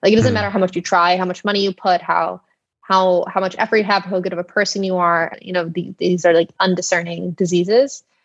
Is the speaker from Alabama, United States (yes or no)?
no; Texas, United States; I guess to give a little bit of context, I grew up in Texas.